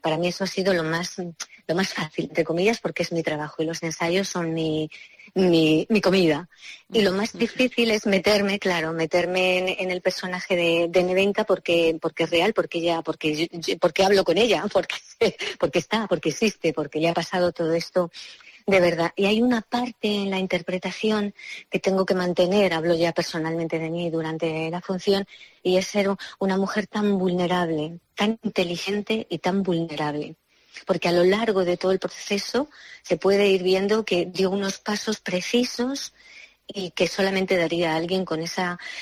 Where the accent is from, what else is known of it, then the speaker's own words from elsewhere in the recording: Segovia, Castile and León, Spain; de Granada me vuelvo otra vez a Segovia a pasar las vacaciones con mi pareja, con mi chico, con mi tierra, con mi pueblo, con mi...